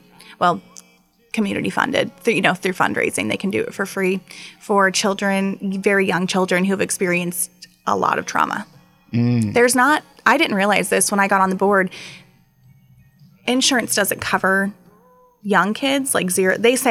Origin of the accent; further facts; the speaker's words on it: Bethalto, Illinois, United States; also born or lived in South Roxana; Well, actually, I grew up in South Roxana and Bethalto. My dad was a South Roxana police officer.